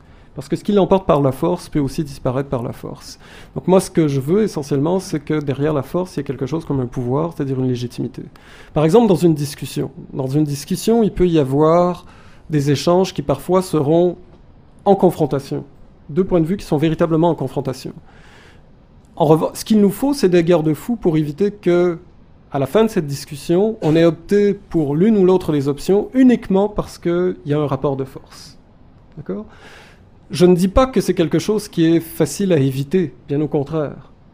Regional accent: Quebec, Canada; C'est peut-être vrai dans certaines régions du Québec, mais moi je viens de la Beauce par exemple

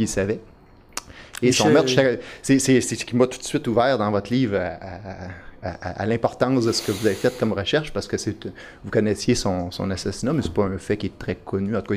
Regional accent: Longueuil, Quebec, Canada; je viens de Végé-Cartier, de Longueuil.

